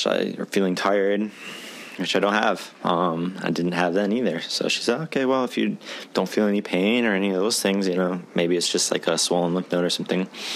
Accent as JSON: {"language": "English", "country": "United States", "tie": "born or raised there", "said": "there's all these negative things that I heard growing up as an American about national healthcare"}